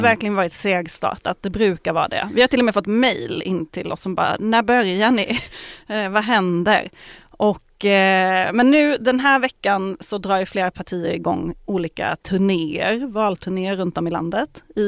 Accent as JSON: {"language": "Swedish", "region": "Skåne", "country": "Sweden", "accent": "Scanian", "said": "Och är det någonting som skåningar inte gillar, så är det ju när folk driver med vår dialekt."}